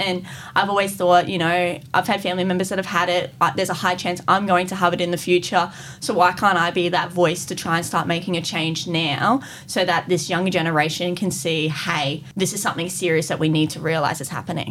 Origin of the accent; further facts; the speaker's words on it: Australia; So I'm the Australian representative that's going internationally.